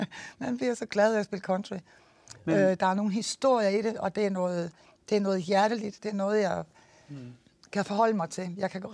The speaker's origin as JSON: {"language": "Danish", "town": "Tønder", "region": "Region of Southern Denmark", "country": "Denmark", "tie": "born or raised there", "also_born_or_lived": "Skovby, Denmark", "said": "Så flyttede vi fra Tønder, da jeg gik i 8. klasse. Jeg gik 8. klasse færdig, og så flyttede vi i min 9. klasse. Så blev jeg flyttet til Sydals. Boede vi på Sydals i Skovby."}